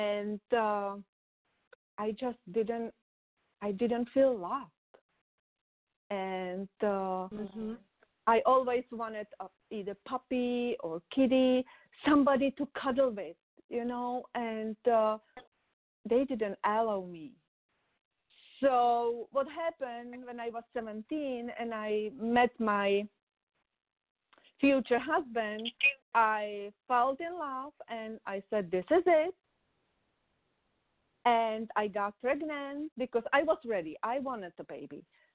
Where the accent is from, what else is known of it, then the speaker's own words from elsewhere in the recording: Czechia; English is a second language; I was born in Czech Republic behind the Iron Curtain. I was born in 1967, and the Russians came 1968, so I was there the whole time.